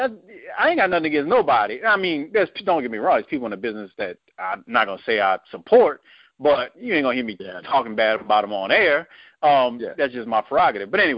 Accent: New Orleans, Louisiana, United States; And I ain't from Chalmette. I can get that shit straight. I'm from New Orleans, Louisiana.

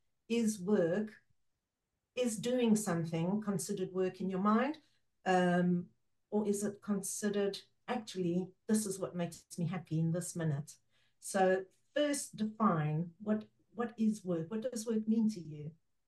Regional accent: Mozambique; first language Portuguese; English is a second language; So living in Mozambique, this was at that time, living in Mozambique, I speak Portuguese. Portuguese is my first language. English is my second language.

